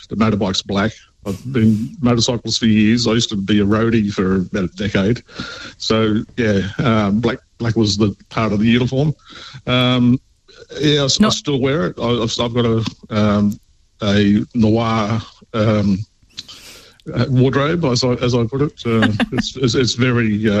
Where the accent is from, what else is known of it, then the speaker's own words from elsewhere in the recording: Newcastle, North East England, United Kingdom; where I grew up in Newcastle